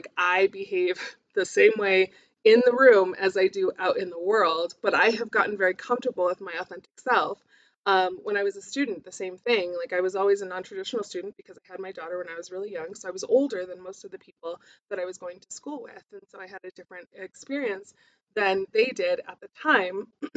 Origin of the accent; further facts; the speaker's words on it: Albuquerque, New Mexico, United States; I grew up in the South Valley in Albuquerque, but I went to private school.